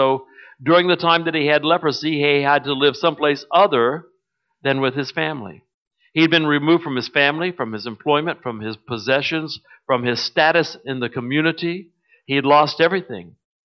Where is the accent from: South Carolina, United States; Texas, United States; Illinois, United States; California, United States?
Texas, United States; But I'm a Texan. Your winters are killing me, man.